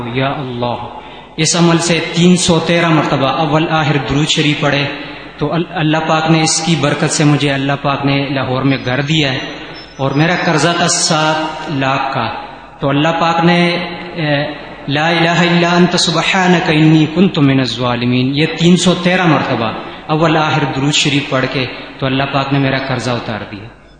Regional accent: Mardan, Khyber Pakhtunkhwa, Pakistan; now in Lahore, Pakistan; میں مردان کا ہوں, رہتا ادھر لاہور میں ہوں.

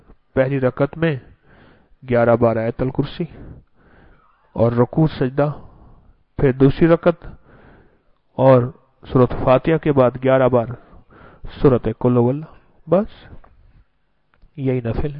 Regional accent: Lahore, Punjab, Pakistan; میں نے کہا جی میں پاکستان سے۔ کر کس جگہ سے؟ کہ لاہور سے۔

